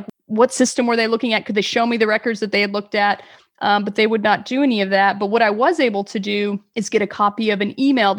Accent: Texas, United States; So I'm from Texas. Everything's super flat here.

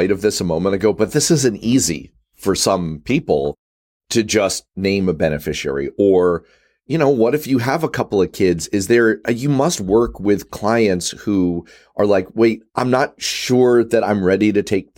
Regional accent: Manhattan, New York, United States; because I grew up in Manhattan, I'd bring all my friends who came to visit.

